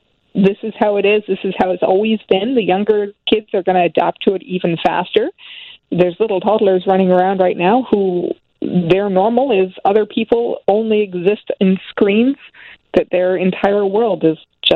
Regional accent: Canada; I am Canadian, so I'm also looking at the U.S.

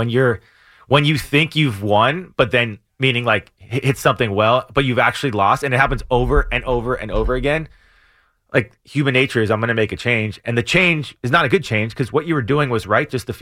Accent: Los Angeles, California, United States; It's so funny with Piazza, because I grew up in Los Angeles, like I think Piazza was a Dodger.

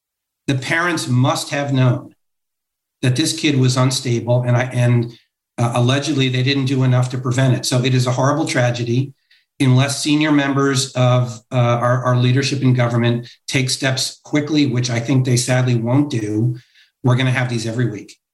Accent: Connecticut, United States; I grew up in Connecticut, and after the Newtown shooting, I thought that maybe that would be our moment

